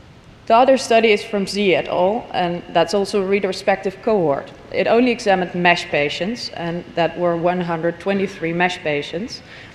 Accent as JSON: {"language": "English", "town": "Rotterdam", "region": "South Holland", "country": "Netherlands", "said": "I'm from Rotterdam, the Netherlands."}